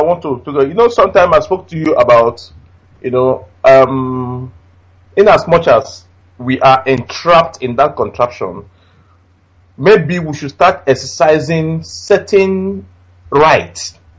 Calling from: Dartford, South East England, United Kingdom; I'm calling from London. I'm in Dartford area.

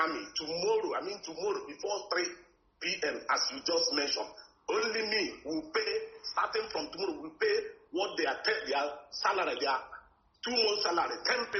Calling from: Kuala Lumpur, Federal Territory of Kuala Lumpur, Malaysia; I'm calling from Kuala Lumpur, Malaysia.

